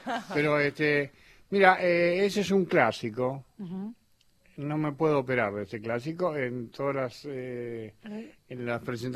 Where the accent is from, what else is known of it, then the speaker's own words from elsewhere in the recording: Córdoba, Argentina; born there; yo nací en la ciudad de Córdoba, en Barrio Cófico, uh-huh, en la calle Liniers 328